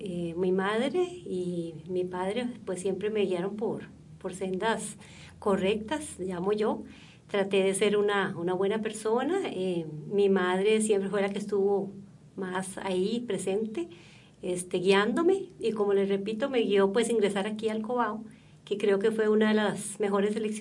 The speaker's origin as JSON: {"language": "Spanish", "town": "Paraíso", "region": "Cartago", "country": "Costa Rica", "tie": "born or raised there", "said": "Bueno, yo soy oriunda de Paraíso, de Cartago."}